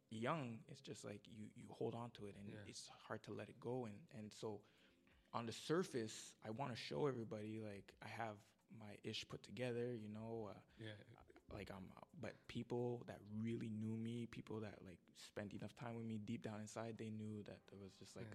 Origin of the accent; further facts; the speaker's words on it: Montreal, Quebec, Canada; I grew up in Little Burgundy.